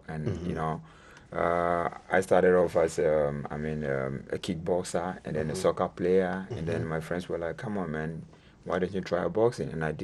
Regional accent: Accra, Greater Accra, Ghana; I fight for Ghana. I fight for my people because I grew up in Bukom, you know, the area, and I've got the passion.

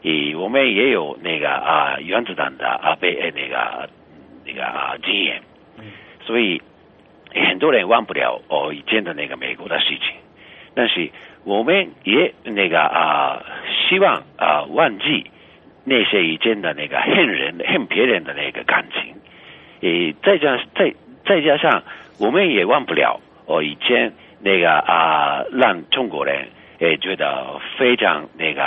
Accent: Japan; Chinese is a second language; 是这是我们日本人也应该学习中国人的态度

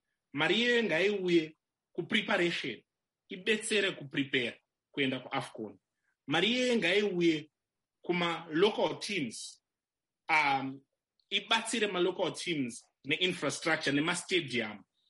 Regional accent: Kwekwe, Midlands, Zimbabwe; I'm from Kwekwe. I'm from Bizo in Kwekwe. We used to go at a youth center in Bizo 1 and Bizo 2.

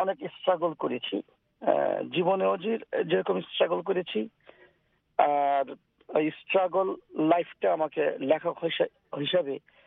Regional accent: Narayanganj, Dhaka Division, Bangladesh; আমার জন্ম নারায়ণগঞ্জ শহরে এবং শৈশব জন্ম ওই শহরে, কৈশোর এবং তারুণ্যের একটি সময় পর্যন্ত নারায়ণগঞ্জ শহরে আমি ছিলাম।

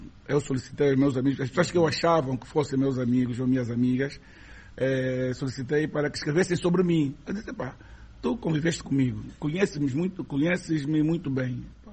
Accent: Luanda, Angola; Porque eu sou do Rangel

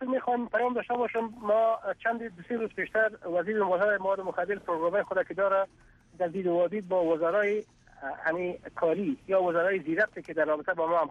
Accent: Afghanistan

